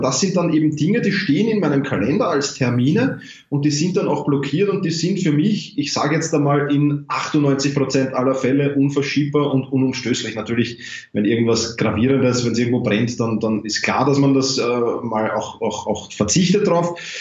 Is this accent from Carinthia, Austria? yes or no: no; Vienna, Austria; wie man wahrscheinlich schon aus den ersten Sätzen hört. Ich komme aus Wien